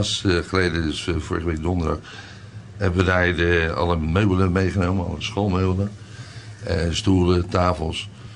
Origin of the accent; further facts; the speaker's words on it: Netherlands; Als wij nou als Hollander naar Polen zouden moeten gaan om ons geld te verdienen